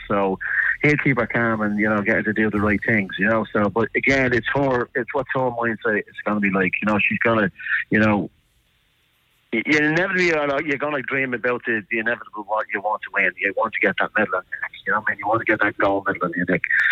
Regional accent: Greenhills, Leinster, Ireland; Well, I'm actually from Greenhills

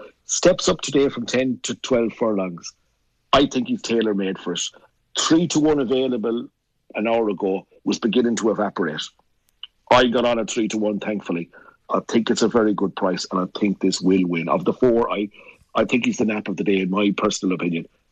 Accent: Galway, County Galway, Ireland; I'm from Galway, and 70 years a long time.

